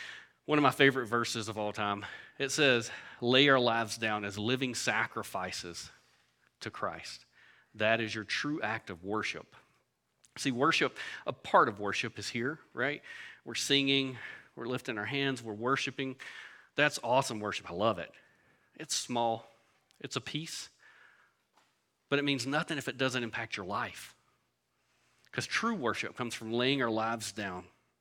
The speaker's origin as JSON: {"language": "English", "region": "the South", "country": "United States", "said": "Like, I'm from the South, woman."}